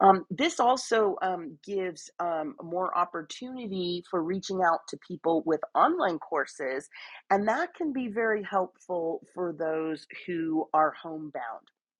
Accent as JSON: {"language": "English", "town": "San Jose", "region": "California", "country": "United States", "tie": "born or raised there", "said": "I was actually out of in my hometown a couple of weeks ago in San Jose, California"}